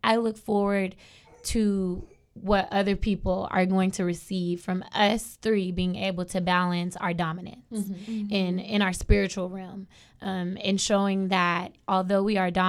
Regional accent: the South, United States; now in California, United States; because I grew up in the South, as opposed to, like, California made me more of, like, yeah, free spirit, loving trees.

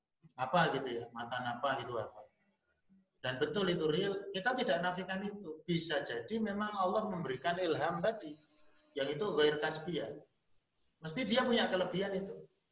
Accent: Surakarta, Central Java, Indonesia; Saya jawab, saya dari Solo. Wah, Solo cedak Wonogiri, ya dekat.

